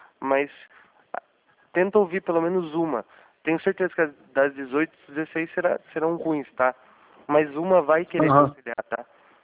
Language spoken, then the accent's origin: Portuguese; Sorocaba, São Paulo, Brazil; Eu sou de Sorocaba